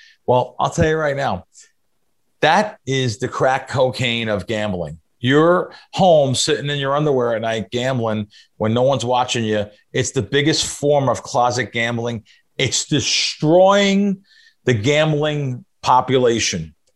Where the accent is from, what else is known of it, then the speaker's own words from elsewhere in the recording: New York, United States; I'm cynical. I'm a New Yorker.